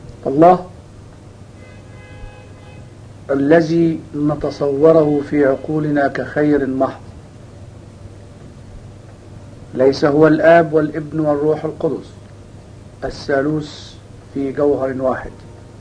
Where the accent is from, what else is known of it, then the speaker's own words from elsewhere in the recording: Egypt; لو أن الأمر سهل كما يظن بعض البسطاء عندنا في مصر